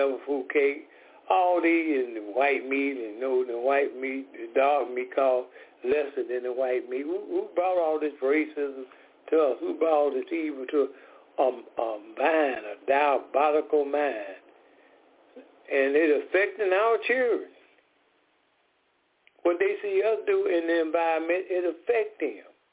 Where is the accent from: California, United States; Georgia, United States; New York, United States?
Georgia, United States; Decatur; I am from Decatur, Georgia.